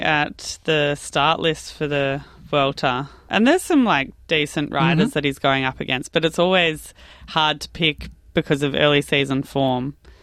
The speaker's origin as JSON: {"language": "English", "country": "Australia", "said": "as Aussie fans"}